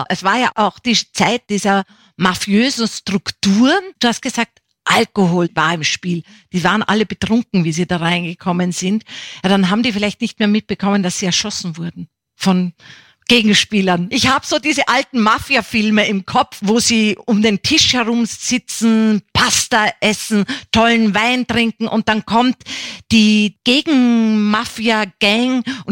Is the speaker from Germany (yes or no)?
no; Upper Austria, Austria; weil mein Vater ist ja Niederösterreicher, 100 Kilometer Wiener. Meine Mutter stammt aus Bayern und aufgewachsen bin ich dann in Oberösterreich. Man spricht da zwar überall Deutsch, aber unterschiedlich Deutsch. Drum sage ich immer dreisprachig. Ich bin mit 9 Monaten dann in die Arabischen Emirate gekommen